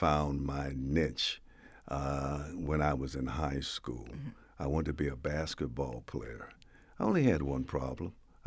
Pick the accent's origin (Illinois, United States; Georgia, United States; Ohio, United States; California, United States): California, United States; San Francisco; Well, it all comes back to when I grew up. I grew up in San Francisco.